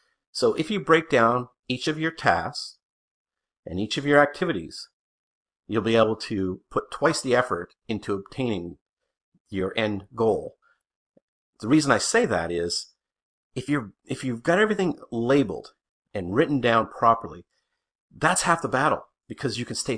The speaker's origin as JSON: {"language": "English", "region": "New Brunswick", "country": "Canada", "said": "and I'm from New Brunswick, Canada"}